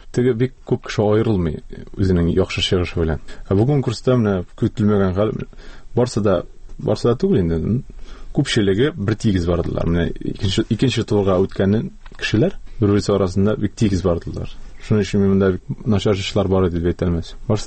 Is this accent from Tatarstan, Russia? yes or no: yes; Kazan, Tatarstan, Russia; born or raised there